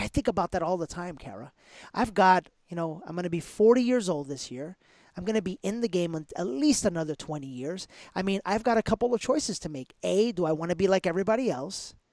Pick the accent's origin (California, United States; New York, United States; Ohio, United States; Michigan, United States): New York, United States; New York City; So this is a question from my favorite city in the world, my hometown, New York City.